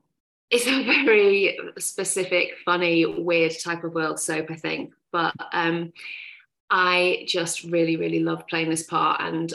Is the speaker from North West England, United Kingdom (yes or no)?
yes; Manchester, North West England, United Kingdom; also born or lived in London; I am an actress from Manchester originally.